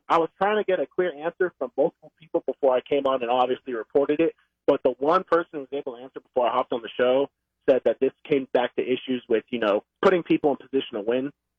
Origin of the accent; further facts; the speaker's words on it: Clarksville, Tennessee, United States; I'm from Clarksville. My dad played at Austin Peay.